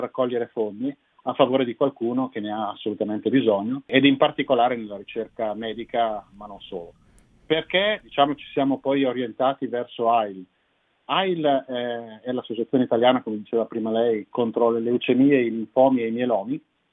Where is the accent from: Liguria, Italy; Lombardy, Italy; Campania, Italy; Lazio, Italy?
Lombardy, Italy; Mantua; born there; perlomeno io sono poi nato a Mantova, sono mantovano di nascita, quindi ho una particolare affezione a questo teatro.